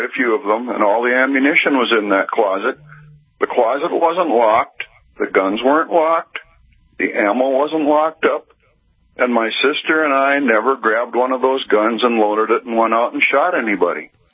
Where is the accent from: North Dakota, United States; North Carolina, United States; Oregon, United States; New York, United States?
North Dakota, United States; West Fargo; When I grew up in West Fargo, you walked in the front door of our house, there was a closet off to the right there, a coat closet.